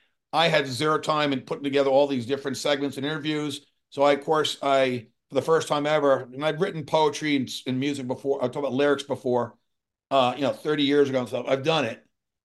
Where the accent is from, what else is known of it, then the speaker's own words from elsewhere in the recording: United States; first language Norwegian; English is a second language; Probably because my parents were Norwegian and I grew up in America and my parents spoke half Norwegian, half English growing up. So my English wasn't great as a, in my first 20 years